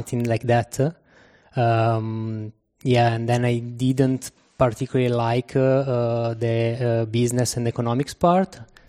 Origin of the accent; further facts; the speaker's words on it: Italy; I'm from Italy, and I studied and now working in statistics since quite a long time.